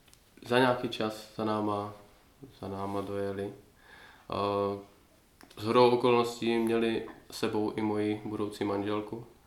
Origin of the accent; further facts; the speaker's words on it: East Bohemia, Czechia; protože jsme taky z Čech, oba jsme z východních Čech.